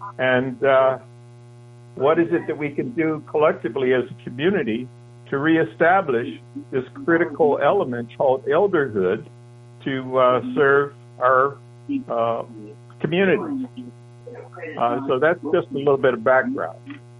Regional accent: Kansas City, Kansas, United States; So I grew up in the Quintero district of Wyandotte County, which was almost totally black.

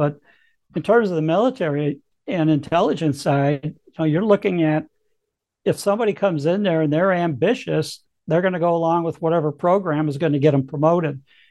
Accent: Chicago, Illinois, United States; I'm from Chicago, so I tend to want to be a wise guy from Chicago.

